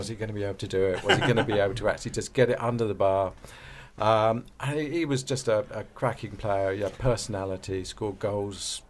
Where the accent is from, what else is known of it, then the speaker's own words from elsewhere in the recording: Brighton, South East England, United Kingdom; Brighton, born and bred.